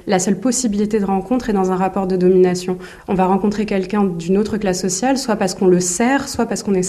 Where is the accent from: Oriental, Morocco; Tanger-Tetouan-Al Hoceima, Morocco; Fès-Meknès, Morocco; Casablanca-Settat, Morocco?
Casablanca-Settat, Morocco; Casablanca; J'ai grandi à Casablanca et c'est vrai que j'étais assez marquée par une sorte de violence un peu sourde dans la ville